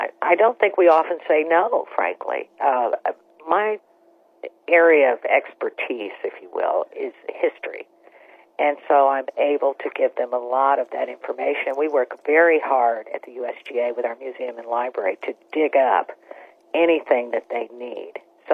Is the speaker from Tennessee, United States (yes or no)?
no; Florida, United States; I'm from Florida, and I don't know anything about basketball.